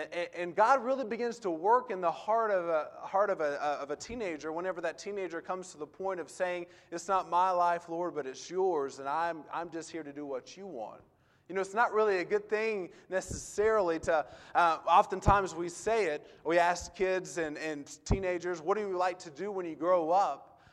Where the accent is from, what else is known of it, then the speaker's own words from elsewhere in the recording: Atlanta, Georgia, United States; And I grew up in the Atlanta area. In our hometown, there were several churches preaching the gospel